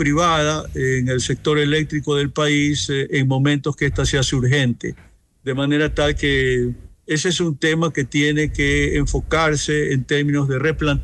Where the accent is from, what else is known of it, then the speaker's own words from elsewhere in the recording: Ecuador; nos toca como sociedad, como pueblo ecuatoriano, pagar una factura